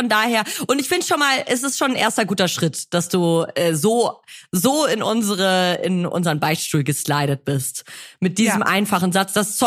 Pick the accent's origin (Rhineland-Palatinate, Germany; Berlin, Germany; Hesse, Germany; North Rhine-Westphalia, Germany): North Rhine-Westphalia, Germany; Wir kommen aus NRW.